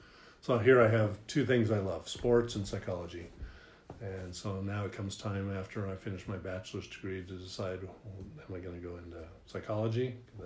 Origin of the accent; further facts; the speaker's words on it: Denver, Colorado, United States; I grew up in the Denver area. So I'd go to the Nuggets games or the Broncos games or minor league baseball or whatever.